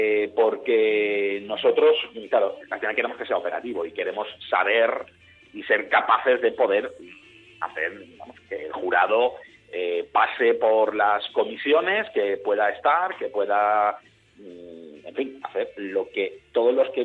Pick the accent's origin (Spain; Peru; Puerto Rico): Spain; Valencian Community; Yo como valenciano y como fallero